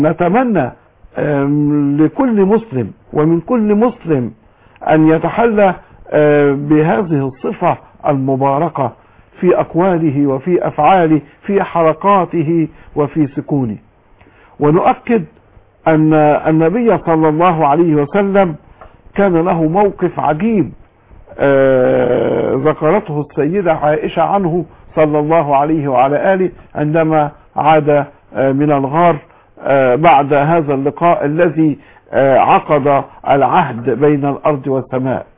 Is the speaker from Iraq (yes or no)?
no; Egypt; انا اتحدث عن بلدنا مصر